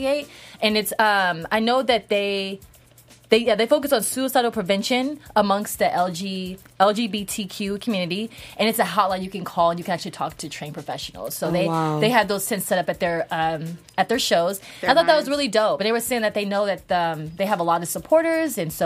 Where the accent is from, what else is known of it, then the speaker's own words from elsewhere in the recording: California, United States; I'm from Northern California.